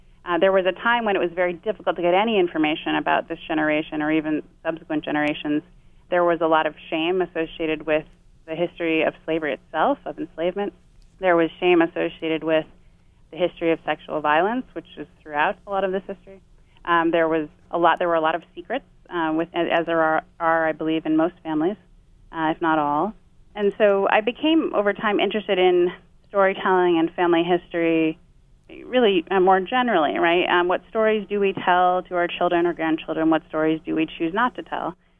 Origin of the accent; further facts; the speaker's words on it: New York, United States; also born or lived in New Jersey; I grew up in New York, New Jersey, a million miles away, at least metaphorically.